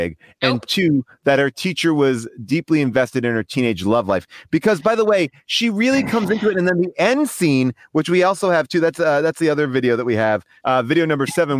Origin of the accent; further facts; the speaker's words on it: United States; now in Norwich, United Kingdom; I'm an American person in Norwich, England.